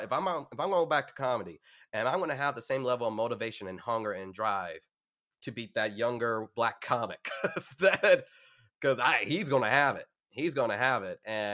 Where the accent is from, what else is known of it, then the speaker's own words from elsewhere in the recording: Long Beach, California, United States; growing up in Long Beach, I've Long Beach is just basically Southern San Francisco.